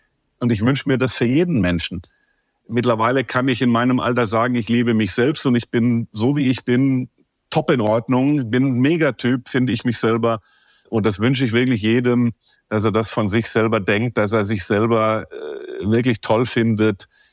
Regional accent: Baden-Württemberg, Germany; born there; mittlerweile bin ich 56 und ich habe mein Schäflein im Trockenen über die vielen Jahre, habe ich ein bisschen was angespart. Bin ja gebürtiger Schwabe und bin sparsam

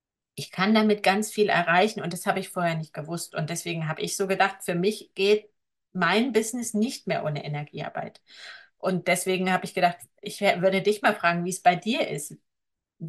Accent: East Germany, Germany; Ich komme ja aus Ostdeutschland, da gab für mich keinen Gott, es gibt für mich keinen Glaube.

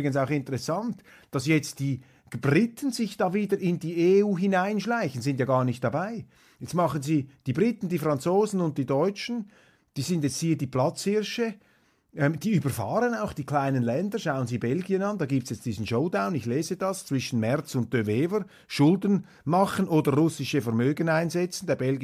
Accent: Switzerland; ich bin Schweizer, ich habe eine andere Sicht.

